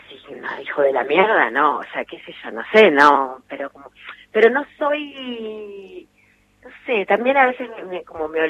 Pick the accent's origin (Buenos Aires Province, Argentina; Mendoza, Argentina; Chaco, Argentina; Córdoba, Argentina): Buenos Aires Province, Argentina; Bahía Blanca; Nací en Bahía Blanca, viví ahí estos 5 años, tengo recuerdo de mis abuelos